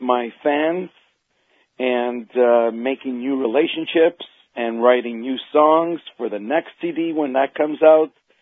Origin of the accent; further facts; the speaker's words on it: Toronto, Ontario, Canada; because I grew up in Toronto, Canada, mm-hmm. right across the lake from Rochester.